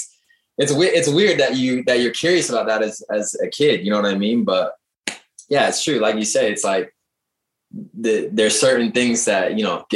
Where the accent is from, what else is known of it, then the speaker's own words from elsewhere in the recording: Seattle, Washington, United States; I mean, I'm from Seattle, so I already love nature anyway